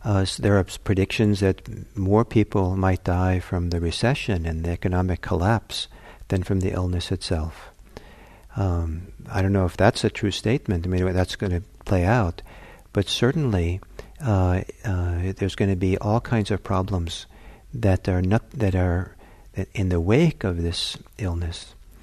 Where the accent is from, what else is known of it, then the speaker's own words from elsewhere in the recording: Norway; And I grew up in, I'm from Norway, and there they had many, many different dialects of Norwegian.